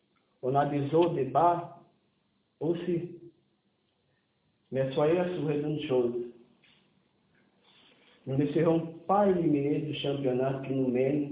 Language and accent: French; Brazil; Je suis brésilien, mais je n'aime pas.